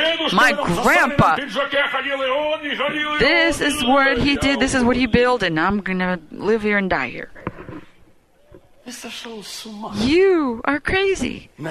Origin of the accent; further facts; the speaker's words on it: Ukraine; I'm from Ukraine. Don't worry, I can speak that language.